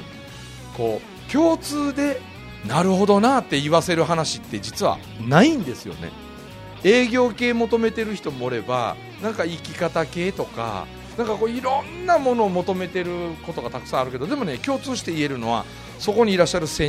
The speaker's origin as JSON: {"language": "Japanese", "region": "Mie", "country": "Japan", "tie": "born or raised there", "said": "僕でもね、ちっちゃい時に あの地元のその三重県の山奥の村で生まれ育ちましたけど、"}